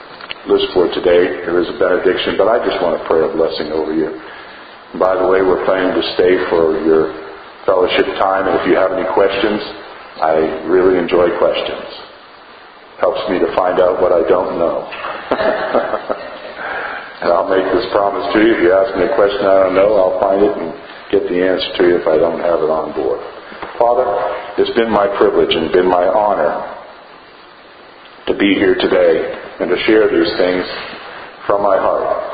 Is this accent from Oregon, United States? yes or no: no; New Hampshire, United States; also born or lived in Massachusetts; I was born in Massachusetts. But remember, you're Christians, you still have to love me anyway. But I did spend part of my growing up in the seacoast of New Hampshire.